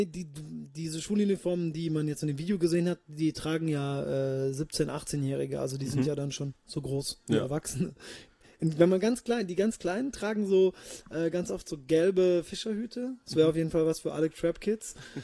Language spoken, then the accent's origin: German; Kirchheim unter Teck, Baden-Württemberg, Germany; also born or lived in Japan / El Paso, Texas, United States; geboren bin ich in Kirchheim unter Teck. Im wunderschönen Schwabenland. Dann bin ich, wie schon vorher beschrieben, 5 Jahre nach Japan. Dann war ich wieder 6 Jahre in Kirchheim als Teenager. Dann war ich in El Paso, Texas.